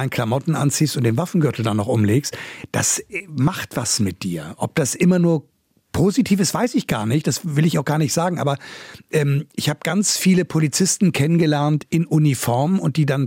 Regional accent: Wellingsbüttel, Hamburg, Germany; Also ich entscheide mich für die Alster, weil ich hier groß geworden bin. Das ist hier so meine Ecke. Ich bin im Wellingsbüttel aufgewachsen

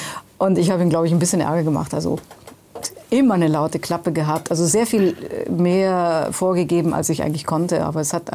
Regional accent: Lazio, Italy; now in Germany; Und das hat mir meine Kindheit in Italien gebracht.

